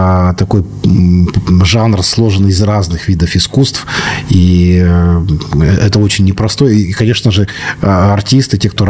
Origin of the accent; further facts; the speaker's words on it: Perm, Perm Krai, Russia; Я вырос в Перми, я пермяк